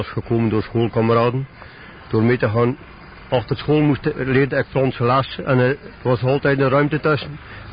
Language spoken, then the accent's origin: Dutch; Donk, Belgium; Dus ik ben afkomstig van Donk.